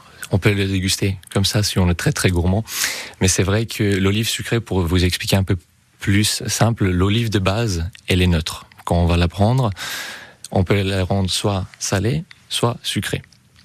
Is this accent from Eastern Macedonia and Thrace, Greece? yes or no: yes; Kavala, Eastern Macedonia and Thrace, Greece; Beaucoup plus haut que ça, c'est près de Thessalonique. On se retrouve 164 kilomètres à côté de Thessalonique. Ça s'appelle la ville Kavala.